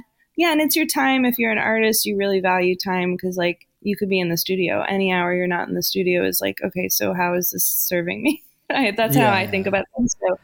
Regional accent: Los Angeles, California, United States; I grew up in the Valley.

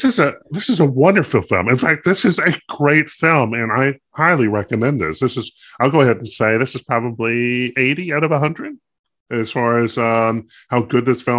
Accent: the South, United States; Well, hey. I'm from the South. I can barely speak English as it is.

